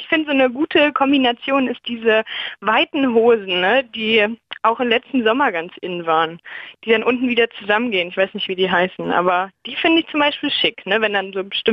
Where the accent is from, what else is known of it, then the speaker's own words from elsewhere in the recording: Spandau, Berlin, Germany; bei uns in Spandau, wo ich eigentlich herkomme.